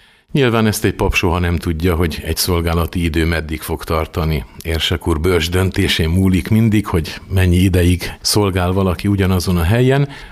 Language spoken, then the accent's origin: Hungarian; Baia Mare, Maramureș, Romania; a következő vasárnapon volt Nagybányán az új misém. Hát sajnos nem abban a templomban, nem a Krisztus Király templomban, ahol felnőttem, és ahol a hivatásom is megerősödött, hanem a másik templomban, ahol kereszteltek, első áldozó és bérmálkozó voltam.